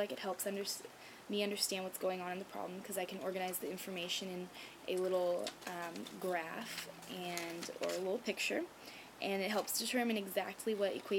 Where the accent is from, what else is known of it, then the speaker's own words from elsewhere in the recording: Granite Bay, California, United States; now in San Diego, United States; I am from Granite Bay, California, which is up near Sacramento, about half an hour outside of it. I lived there all my life, 18 years, until I moved down here to San Diego to go to school.